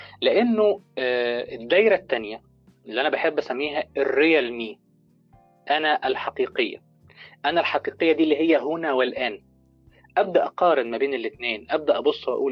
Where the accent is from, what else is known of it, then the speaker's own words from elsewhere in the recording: Egypt; زي ما بنقول عندنا في مصر كده،